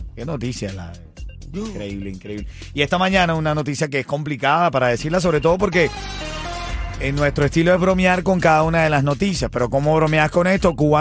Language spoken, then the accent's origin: Spanish; Venezuela; Yo soy venezolano, este término no lo entiendo.